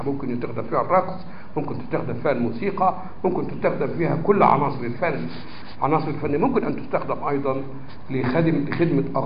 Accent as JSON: {"language": "Arabic", "country": "Egypt", "said": "يعني أنا معلش وأنا مصري بعتقد أن أنا مصري،"}